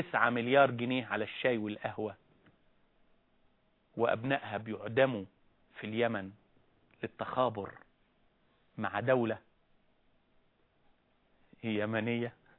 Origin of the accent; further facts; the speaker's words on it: Egypt; أناديك وأناشدك وأنا مصري فقير مسكين